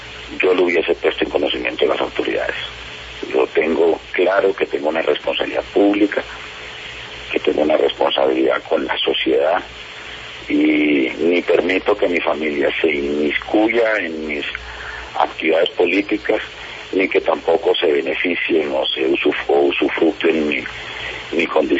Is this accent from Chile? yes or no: no; Valledupar, Cesar, Colombia; Nosotros, con mi papá y mi mamá, nos criamos en Valledupar.